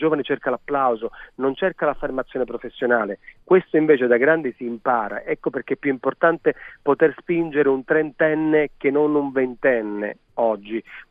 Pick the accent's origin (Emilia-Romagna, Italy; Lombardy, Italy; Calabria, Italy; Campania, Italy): Calabria, Italy; Arcavacata; io sono d'Arcavacata, che è una piccola frazione di Rende, dove c'è l'Università della Calabria.